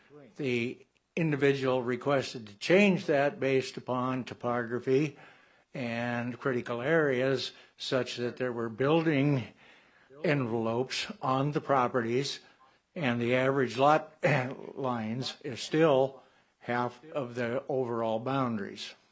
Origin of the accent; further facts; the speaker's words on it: Port Orchard, Washington, United States; Work for Ward C. Muller and Associates, and I'm from Port Orchard.